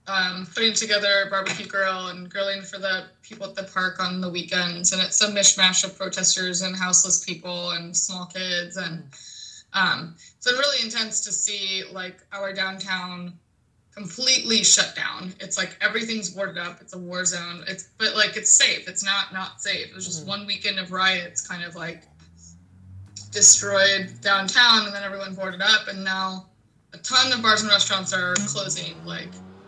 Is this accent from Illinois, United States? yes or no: no; San Francisco, California, United States; It would be a tiki bar just because growing up in San Fran and like going to Smuggler's Cove all the fucking time.